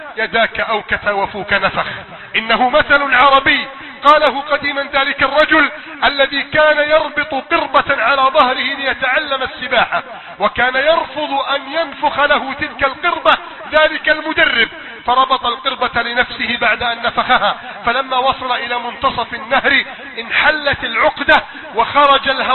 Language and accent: Arabic; Egypt; اللهم احفظ بلدنا مصر من كيد الكائدين